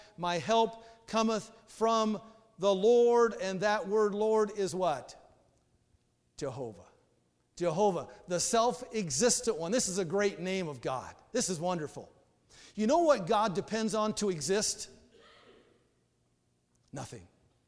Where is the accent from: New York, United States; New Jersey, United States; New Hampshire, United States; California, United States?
California, United States; Eureka; born there; I was born in Eureka, California.